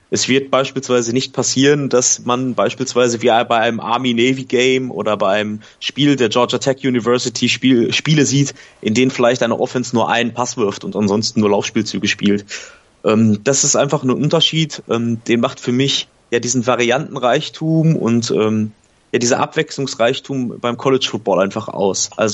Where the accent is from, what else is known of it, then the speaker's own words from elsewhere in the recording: North Rhine-Westphalia, Germany; Ja, hier ist es tatsächlich so, dass ich komme aus dem Ruhrgebiet